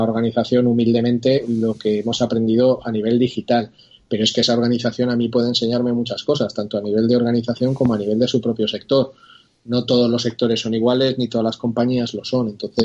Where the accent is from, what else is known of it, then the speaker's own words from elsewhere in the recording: Aragon, Spain; now in Zaragoza, Spain; yo estoy en Zaragoza porque yo soy aragonés como mis socios